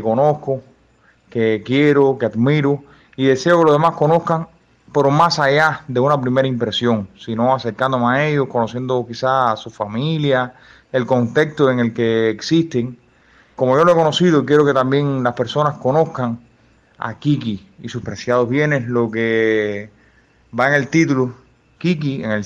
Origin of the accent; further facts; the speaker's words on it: Guayos, Sancti Spíritus, Cuba; alguien muy conocido acá en mi pueblo, en Guayos